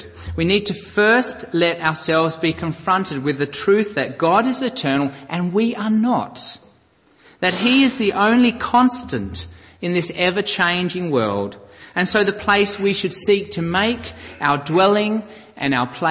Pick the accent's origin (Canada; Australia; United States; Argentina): Australia; we Australians with 82 years, I'm from Australia